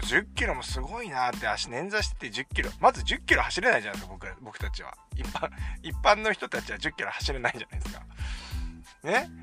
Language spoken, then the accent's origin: Japanese; Kujūkuri, Chiba, Japan; 僕ほら九十九里の方のさ出身なんですよね。九十九里浜ってあるじゃないですか、千葉県にね。九十九里浜ですよね、外房とか言われてるところですよね。